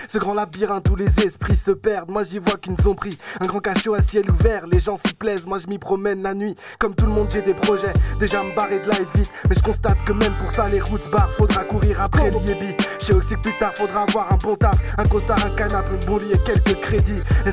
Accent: Paris, Île-de-France, France; Je viens de Paris, j'ai grandi là-bas, mais mon cœur est campagnard.

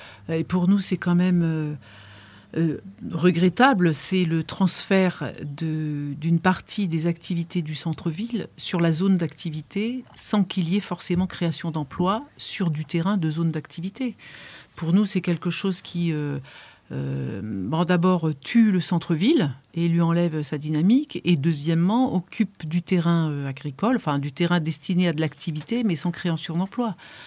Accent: Die, Auvergne-Rhône-Alpes, France; born there; moi je suis née à Die.

